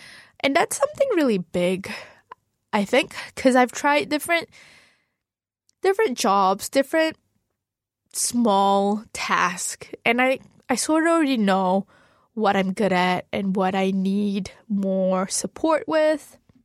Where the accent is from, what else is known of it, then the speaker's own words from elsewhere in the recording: Malaysia; I never saw myself as Malaysian first or Muslim first